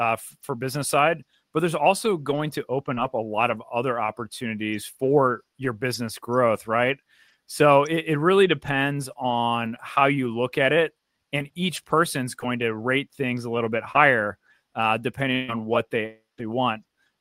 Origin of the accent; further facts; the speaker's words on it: Wildwood, Missouri, United States; I'm from Wildwood, Missouri, so I really traveled a lot.